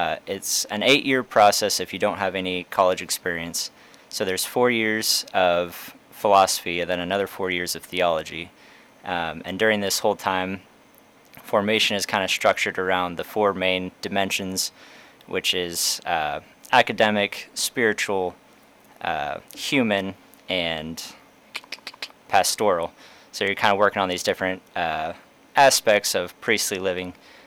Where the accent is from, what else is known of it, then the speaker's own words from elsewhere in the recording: Andale, Kansas, United States; I grew up around Andale, Kansas, so west of Andale, which is 30 minutes west of Wichita. I went to St. Joseph Catholic grade school in Ost, and then I went to Andale High School.